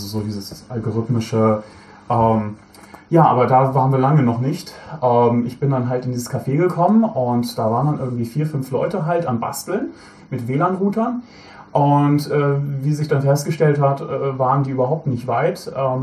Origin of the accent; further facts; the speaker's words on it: Bielefeld, North Rhine-Westphalia, Germany; Ich komme ursprünglich aus dem Bereich Bielefeld. Das gibt es übrigens.